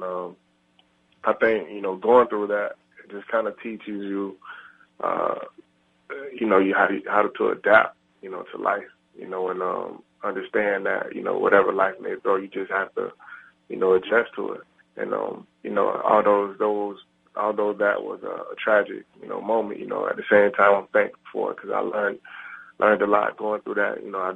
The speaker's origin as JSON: {"language": "English", "region": "Florida", "country": "United States", "tie": "born or raised there", "said": "You know, just being from South Florida, growing up in South Florida, and playing for the Miami Hurricanes, you know, you naturally develop that competitive fire."}